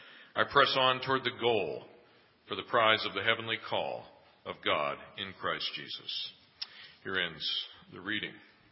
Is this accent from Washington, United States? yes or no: yes; Seattle, Washington, United States; Like, and I'm from Seattle, and it doesn't rain there.